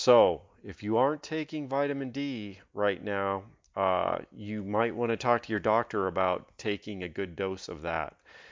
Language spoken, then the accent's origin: English; Colorado, United States; now in El Paso, United States; I came from Western Colorado before I moved here and just spent my life freezing over there during the winters.